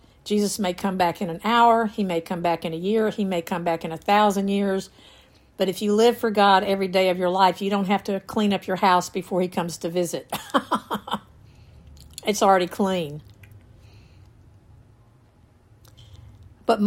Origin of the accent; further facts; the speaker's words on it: Georgia, United States; I'm from Georgia, man. I come from generations of farmers.